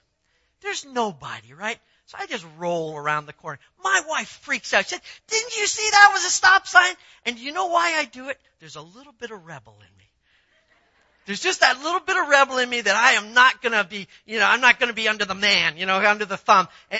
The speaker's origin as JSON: {"language": "English", "country": "Canada", "said": "I'm a Canadian. I'm not even supposed to know this."}